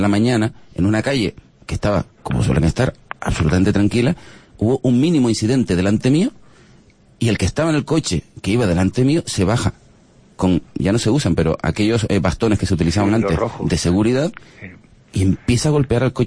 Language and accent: Spanish; Spain; En esto sí somos españoles.